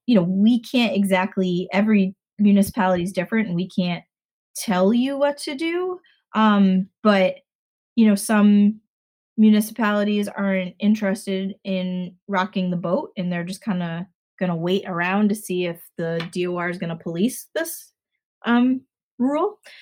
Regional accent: Connecticut, United States; So I'm from Connecticut. I went to University of Rhode Island, graduated in 2004.

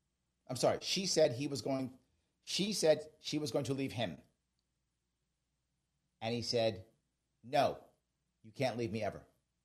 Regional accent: New York City, New York, United States; And when I was a kid, growing up in the Bronx, my father was not the best husband.

